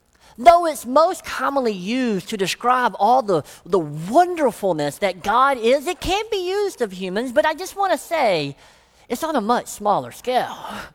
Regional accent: Deep South, United States; I grew up in the Deep South, and we do word pictures very well.

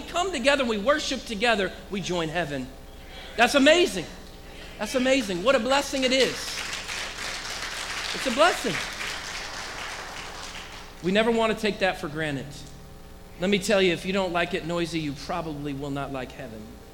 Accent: Oregon, United States; also born or lived in Eugene, Oregon; Some of you don't know, but I was born and raised in Oregon. I was born in Eugene, raised outside of Portland.

